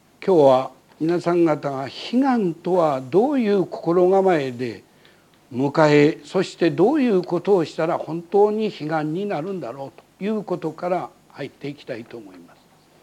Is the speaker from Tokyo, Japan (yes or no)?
yes; Tokyo, Japan; そして私も江戸っ子ですから